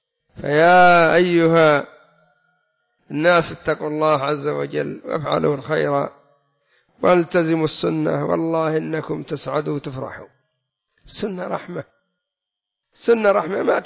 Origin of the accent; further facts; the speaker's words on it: Yemen; لا سيما عندنا في اليمن وعند غيرنا الآلاف